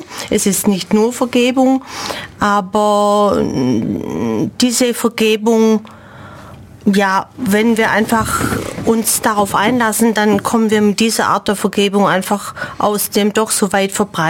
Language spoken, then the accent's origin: German; Langenau, Baden-Württemberg, Germany; ich bin schon einheimisch. Ich habe viele Jahre zumindest in Ulm gearbeitet. Ich bin gebürtig in Langenau, wohne dort auch noch in Langenau-Albeck.